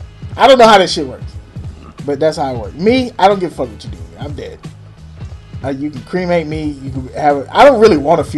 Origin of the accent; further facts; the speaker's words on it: Missouri, United States; I'm from the Midwest.